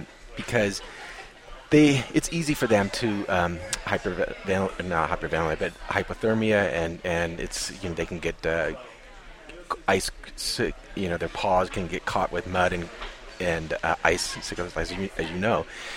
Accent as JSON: {"language": "English", "region": "Alaska", "country": "United States", "said": "I'm from Alaska, so I'm used to having a lot of dogs or seeing dogs, sled dogs outside."}